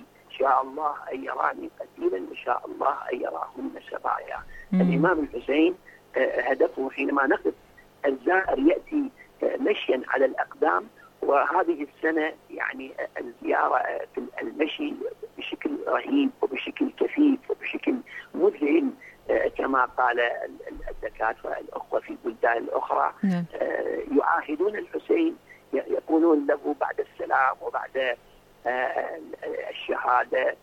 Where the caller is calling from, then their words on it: Karbala, Karbala Governorate, Iraq; وأنا أتحدث لكم من كربلاء المقدسة